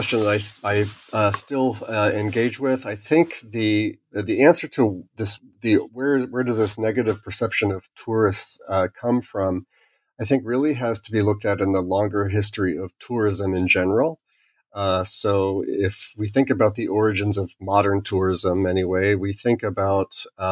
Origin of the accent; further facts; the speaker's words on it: United States; as an American who I grew up in a family that was able to do some very interesting international travel, because of a father who was in the military and stationed overseas